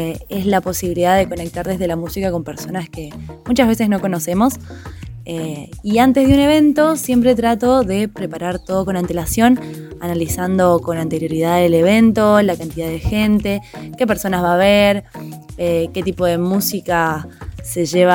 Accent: Córdoba, Argentina; soy una DJ cordobesa.

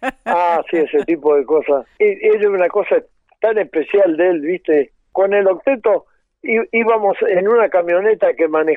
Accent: Concordia, Entre Ríos, Argentina; Yo lo escuchaba en mi pueblo, en Concordia

